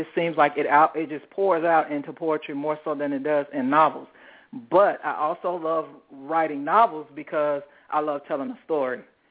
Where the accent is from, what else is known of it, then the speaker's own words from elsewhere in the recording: Memphis, Tennessee, United States; Okay, well, I'm originally from Memphis. Been living in Georgia since about 2000.